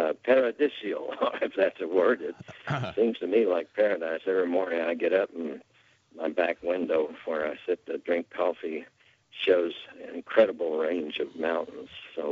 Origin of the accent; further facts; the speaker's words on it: Knoxville, Tennessee, United States; But by the way, I've created a Civil War Center in my hometown, Knoxville.